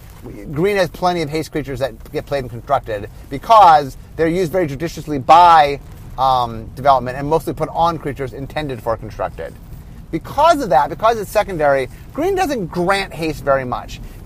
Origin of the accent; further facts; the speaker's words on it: Cleveland, Ohio, United States; also born or lived in Los Angeles; now in Seattle, United States; I grew up in Cleveland, in which we had a lot of snow.